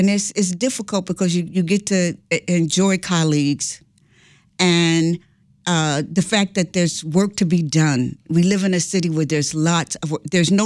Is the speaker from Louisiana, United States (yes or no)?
no; Chicago, Illinois, United States; I grew up in Chicago and I grew up in a housing project.